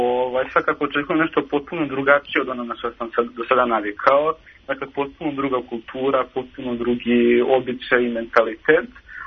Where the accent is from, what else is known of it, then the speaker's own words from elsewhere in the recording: Loznica, Šumadija and Western Serbia, Serbia; definitivno moram da kažem da je moj rodni grad Loznica, grad iz koga sam potekao i grad u kome sam proveo svoj dosadašnji život.